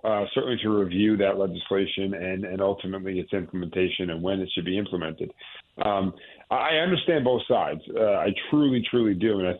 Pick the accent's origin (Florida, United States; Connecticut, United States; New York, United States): Connecticut, United States; Brookfield; Brookfield is actually my hometown